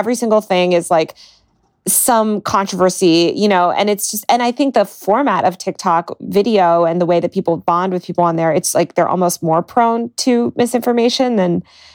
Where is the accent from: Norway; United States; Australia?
United States; Denver, Colorado; I saw the Denver Post, which is my hometown newspaper